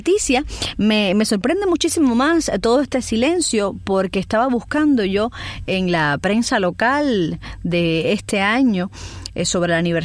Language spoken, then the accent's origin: Spanish; Cuba; como soy cubana